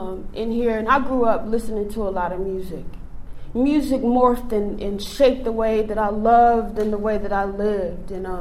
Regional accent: Texas, United States; And I'm from the Central Texas area.

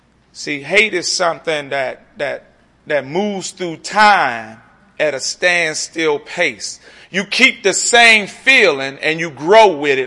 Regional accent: New Jersey, United States; born there; I really didn't have a problem in my early years, because I was born in Jersey.

